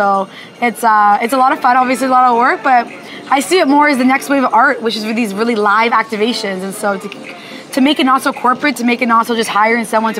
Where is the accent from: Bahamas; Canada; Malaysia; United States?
Canada; Toronto, Ontario; I'm from Toronto. That's a big part of it.